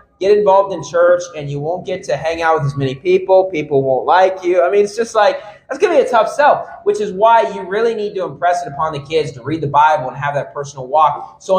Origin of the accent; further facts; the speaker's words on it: Bridgeport, West Virginia, United States; There's a lot of people from my hometown. Like, I tried to give people the gospel. I gave the gospel to a lot of people in my hometown first couple years after I got saved. Then after that point, I'm kind of like the crazy guy from Bridgeport, West Virginia